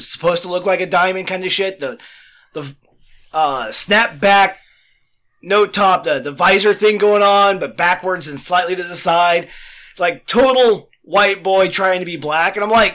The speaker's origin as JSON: {"language": "English", "town": "Seattle", "region": "Washington", "country": "United States", "tie": "born or raised there", "said": "When I was down in South Seattle, about just 98."}